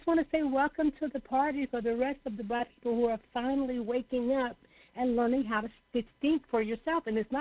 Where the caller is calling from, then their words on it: Panama City Beach, Florida, United States; I am calling from Panama City Beach, Florida.